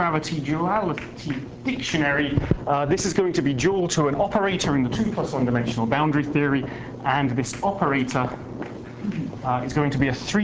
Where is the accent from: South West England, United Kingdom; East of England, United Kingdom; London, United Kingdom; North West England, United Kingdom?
East of England, United Kingdom; Cambridge; I'm from Cambridge. I'm from Cambridge.